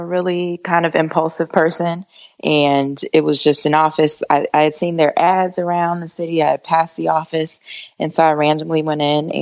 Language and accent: English; Chicago, Illinois, United States; also born or lived in St. Louis; No, I'm from Chicago originally, but I spent about 8 years in St. Louis.